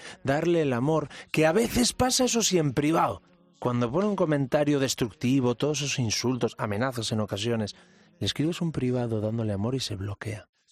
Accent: Galicia, Spain; voy más allá como intenso gallego que soy.

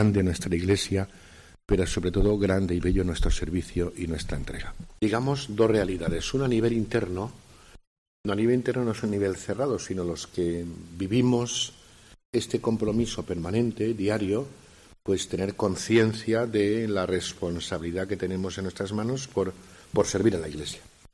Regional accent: Valencian Community, Spain; now in Cantabria, Spain; especialmente en Valencia, pero como bien se sabe, es mi tierra.

